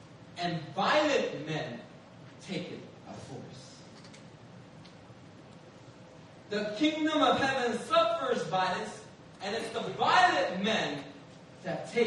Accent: Philadelphia, Pennsylvania, United States; English is a second language; fist fights on the streets of Philadelphia. All right? Especially when I couldn't talk English. When I couldn't speak English, they were just like, you know, well, what did you say?

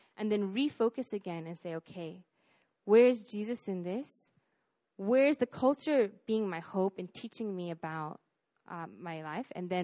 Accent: United States; I feel so tempted to just read scripture through my cultural lens of being like I'm an American and so I value individuality, I value freedom, and I value diversity

